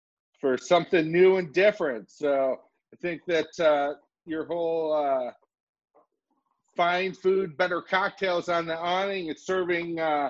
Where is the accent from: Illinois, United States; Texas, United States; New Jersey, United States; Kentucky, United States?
Illinois, United States; Oak Park; I was born, well, not born, I was raised in Oak Park.